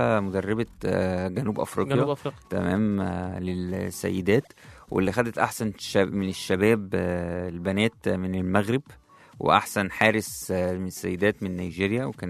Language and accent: Arabic; Egypt; انا يعني معلش انا مصري